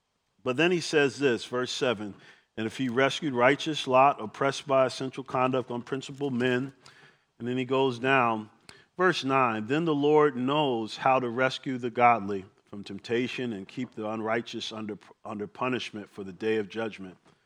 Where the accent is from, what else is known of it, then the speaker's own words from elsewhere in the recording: East Coast, United States; I grew up on the East Coast, and I remember certain times in the winter we get snow.